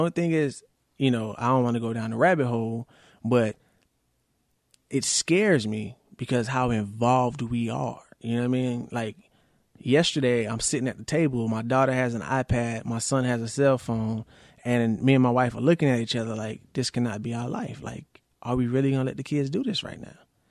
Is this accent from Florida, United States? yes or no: yes; Miami, Florida, United States; and if y'all don't know, I am from Miami, from city to city in my car selling this stuff.